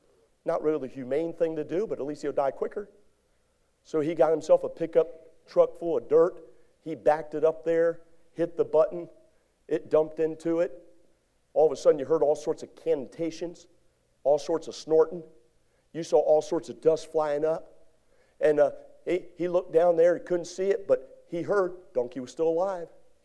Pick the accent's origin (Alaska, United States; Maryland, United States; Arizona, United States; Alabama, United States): Maryland, United States; I'm from Maryland, so I was a Maryland ham.